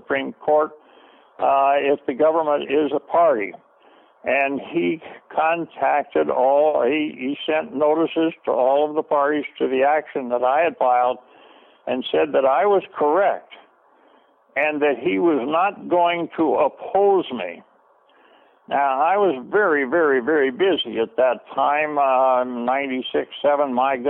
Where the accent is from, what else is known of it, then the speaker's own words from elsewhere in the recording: Montana, United States; I'm just a high school graduate out of a high school in Montana. Montana is my favorite state, my home state.